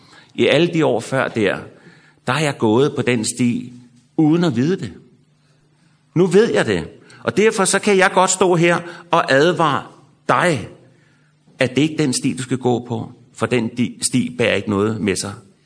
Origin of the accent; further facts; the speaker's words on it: Copenhagen, Capital Region of Denmark, Denmark; Vi er københavner, vi punger ud med det samme, ikke?